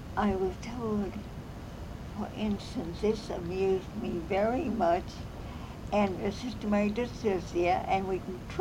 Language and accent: English; Anamosa, Iowa, United States; And her family were from Anamosa, and I was from Anamosa.